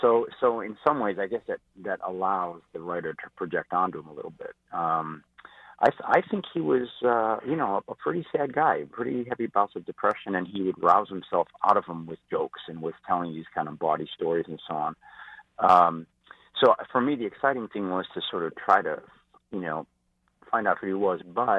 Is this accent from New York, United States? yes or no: no; Chicago, Illinois, United States; in the Catholic purgatory that I grew up in Chicago, that was kind of like the DMV.